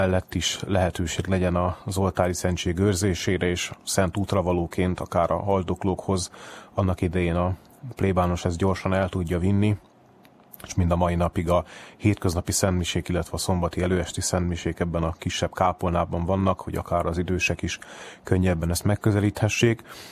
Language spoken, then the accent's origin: Hungarian; Oroszlány, Komárom-Esztergom, Hungary; ehhez a kis vértes aljai kegyhelyhez, amelynek a szomszédságából, oroszlányból származom